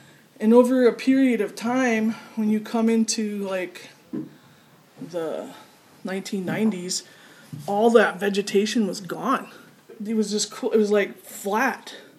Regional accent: Red Lake, Minnesota, United States; I'm from Red Lake.

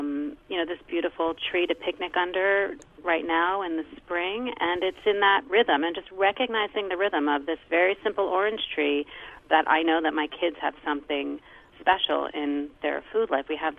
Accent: East Coast, United States; But I grew up on the East Coast with, you know, frozen orange juice.

